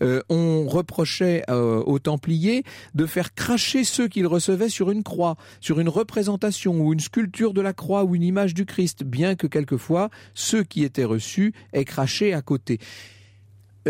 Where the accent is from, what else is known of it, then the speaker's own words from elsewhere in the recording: Nouvelle-Aquitaine, France; born there; moi, j'ai apprécié les allusions à ma région natale. On voit le pape se promener de Poitiers à Ligugé.